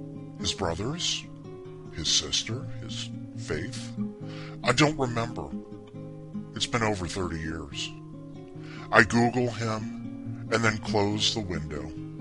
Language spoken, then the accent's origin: English; Ohio, United States; Growing up in Ohio, my friend Paul had a cool A-frame playhouse in his backyard.